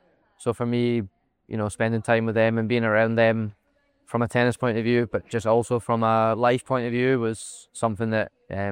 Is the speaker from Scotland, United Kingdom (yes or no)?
yes; Helensburgh, Scotland, United Kingdom; I grew up in Scotland.